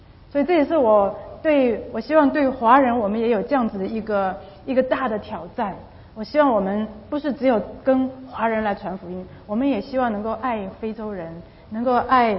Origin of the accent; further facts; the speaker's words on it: Taiwan; 就比方说我从台湾来的，我可以听得懂一些台语，我也可以去买东西可以了，但是你叫我用台语讲一篇道，我现在还不行，用台语念圣经也不行。